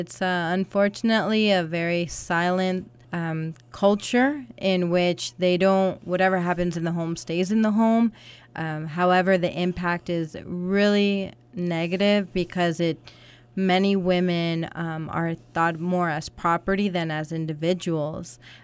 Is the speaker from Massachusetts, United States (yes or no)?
no; Miami, Florida, United States; Yes, I'm originally from Miami, Florida. My parents are both Cuban. They immigrated during the Cuban Revolution, and so me and my siblings were born in the United States.